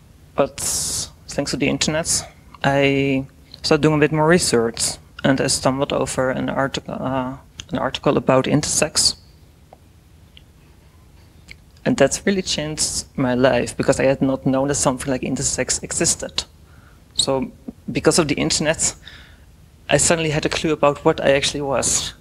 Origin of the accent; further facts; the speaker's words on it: Netherlands; English is a second language; because I was raised in the Netherlands, so you start learning English pretty soon because you have to survive.